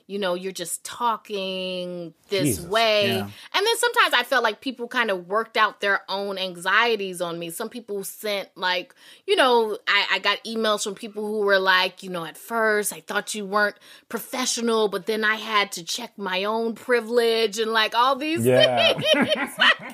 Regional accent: the South, United States

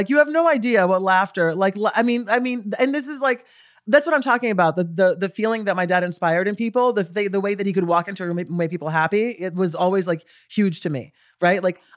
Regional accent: Brazil; No, because I'm from Brazil.

